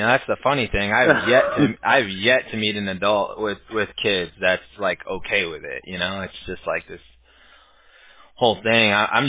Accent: California, United States; You know, I grew up in California, so it's a little different, I guess, out there.

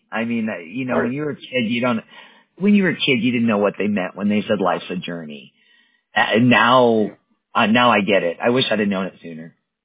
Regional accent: Wisconsin, United States; I grew up in Wisconsin, which is where my mom lives and dad.

